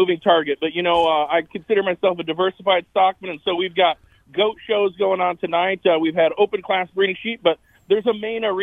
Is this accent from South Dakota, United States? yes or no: yes; South Dakota, United States; And Eric, I grew up in South Dakota, you know, where livestock does trump crop sales.